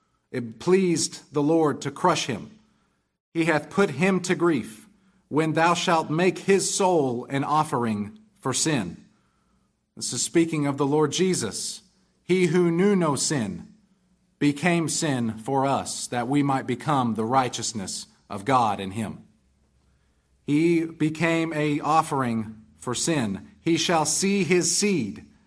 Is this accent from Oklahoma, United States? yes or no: yes; Choctaw, Oklahoma, United States; I'm from Choctaw, Oklahoma. That's a suburb of Oklahoma City on the east side.